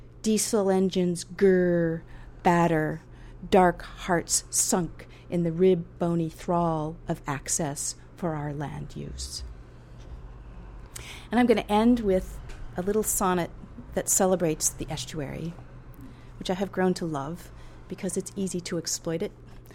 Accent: Pacific Northwest, United States; growing up in the Pacific Northwest, which is sort of, it's Gloucester-like, but it's specific to there.

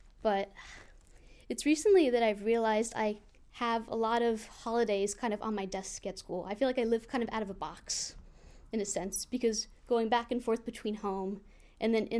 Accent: Dallas, Texas, United States; now in New Jersey, United States; But I was born in Texas, but my family's from the tri-state area, New Jersey mostly. And so my mom and I lived in Dallas, and then every Christmas we would come up to New Jersey. And we actually live there now

